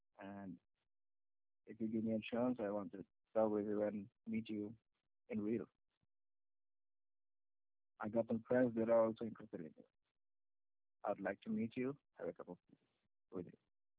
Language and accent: English; Rio de Janeiro, Brazil; I'm from Rio and I'm one of your biggest fan.